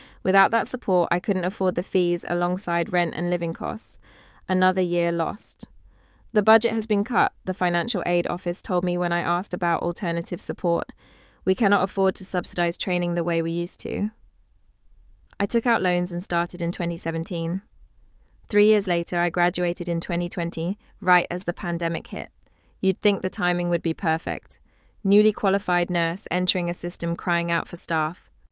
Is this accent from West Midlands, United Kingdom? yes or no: yes; Sparkhill, West Midlands, United Kingdom; Growing up in Sparkhill with my dad working nights at Cadbury's and my mum cleaning offices in town, I watched my gran struggle to get proper care in her final years.